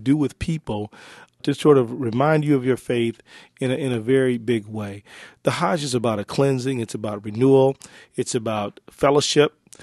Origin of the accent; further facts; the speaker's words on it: Midwest, United States; Yeah, I'm from the Midwest, where there's plenty of space out here.